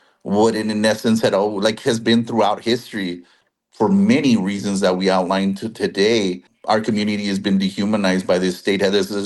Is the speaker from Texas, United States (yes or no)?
yes; El Paso, Texas, United States; I'm generationally from Texas. And we're in our part of the Texas is the one that's most identified with the Chicano and Pachuco culture. We're literally called El Chuco